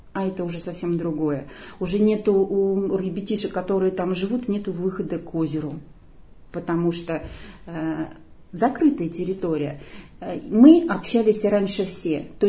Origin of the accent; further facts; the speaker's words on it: Novye Eltsy, Tver Oblast, Russia; born there; Родилась я в Новой Ельце. Это усадьба Толстых, недалеко от города Осташково.